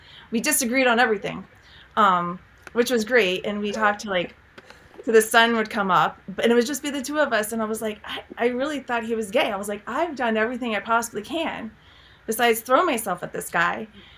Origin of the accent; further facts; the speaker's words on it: Port St. Lucie, Florida, United States; I grew up in Port St. Lucie, Florida, and, I was just a normal kid.